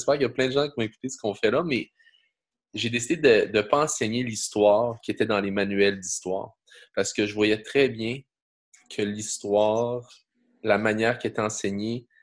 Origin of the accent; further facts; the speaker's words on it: Quebec, Canada; mais en tant que Québécois, c'était aussi l'histoire des pauvres francophones.